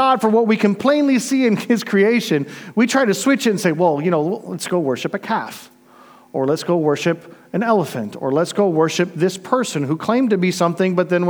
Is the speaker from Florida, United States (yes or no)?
yes; Florida, United States; I mean, I grew up in Florida, so we had to deal with wildlife all the time.